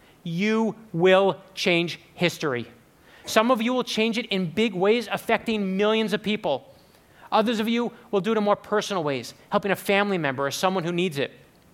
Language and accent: English; Brooklyn, New York, United States; When I was growing up in Brooklyn, okay, my father, he worked hard.